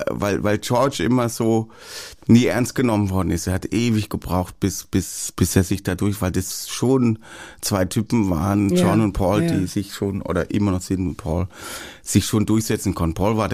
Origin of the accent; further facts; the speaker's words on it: Jagsthausen, Baden-Württemberg, Germany; also born or lived in Backnang; Genau, im Kochertal.